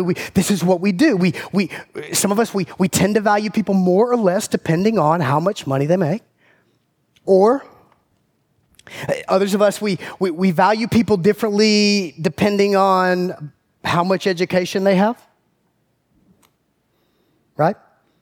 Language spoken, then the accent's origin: English; Macon, Georgia, United States; I grew up in Macon, Georgia, born and raised in Central Georgia.